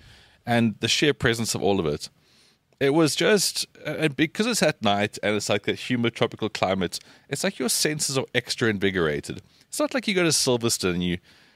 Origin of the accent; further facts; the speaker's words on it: South Africa; And she said, where are you from? I said, I am from South Africa.